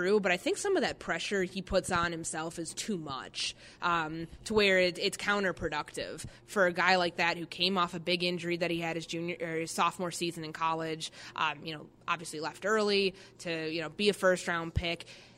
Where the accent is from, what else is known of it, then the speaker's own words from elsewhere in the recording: Chicago, Illinois, United States; I'm from Chicago. It snows down there.